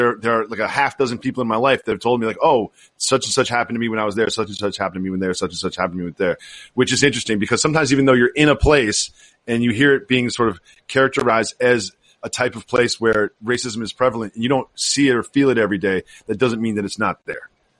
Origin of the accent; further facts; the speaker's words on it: Amherst, Massachusetts, United States; I grew up in Amherst, Massachusetts, which is pretty far from Boston.